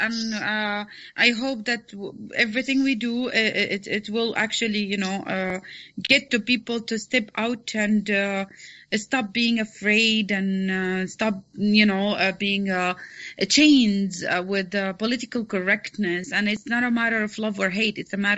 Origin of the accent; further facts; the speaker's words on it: Saudi Arabia; Well, I grew up in Saudi Arabia since I was 9 years old. We're Palestinians originally.